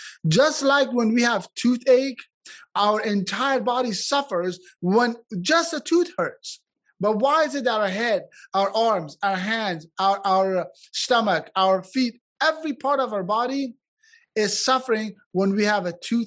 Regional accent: Afghanistan; I grew up in Afghanistan, and I grew up during war most of my life.

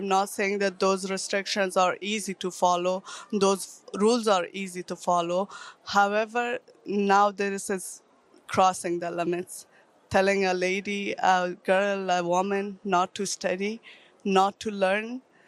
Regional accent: Afghanistan; English is a second language; I'm from Afghanistan.

